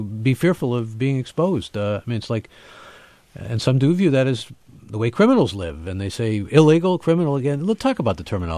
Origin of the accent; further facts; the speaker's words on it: Canada; moved away as an adult; now in United States; I'm from Canada. I've been here since 1998.